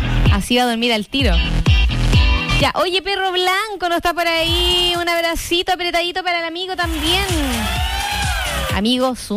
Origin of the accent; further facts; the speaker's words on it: Osorno, Los Lagos, Chile; si nosotros amamos Osorno, nosotros somos de Osorno